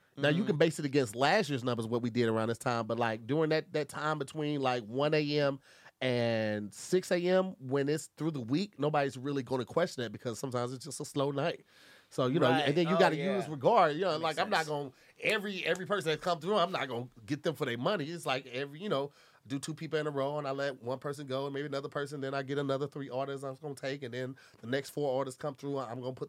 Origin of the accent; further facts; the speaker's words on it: St. Louis, Missouri, United States; "Yo, man, I'm from St. Louis."